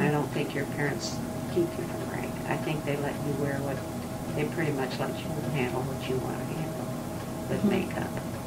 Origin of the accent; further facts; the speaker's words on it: Parkville, Missouri, United States; Well, I was born in Parkville, Missouri, which is Parkville. And I went to school there, and then I went to high school in North Kansas City, Missouri.